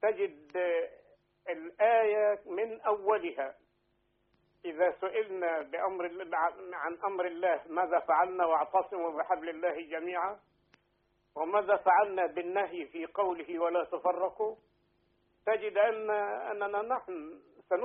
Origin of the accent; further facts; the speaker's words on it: Upper Egypt, Egypt; أنا طبعا مصري ومن صعيد مصر وأعرف طبيعة الناس.